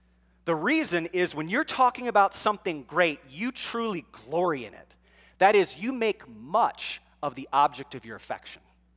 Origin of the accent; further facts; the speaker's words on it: Ohio, United States; Because, you know, I'm from Buckeye country. And in Columbus, Ohio, people